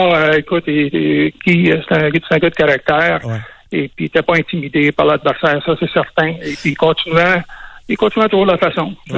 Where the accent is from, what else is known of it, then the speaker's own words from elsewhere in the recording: Témiscamingue, Quebec, Canada; Je parlais en anglais assez facilement, parce que je viens de Témiscamingue.